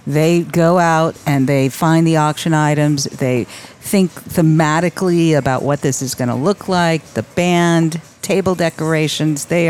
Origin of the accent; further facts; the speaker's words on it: Los Angeles, California, United States; Yeah, I grew up in Los Angeles, and both my parents worked.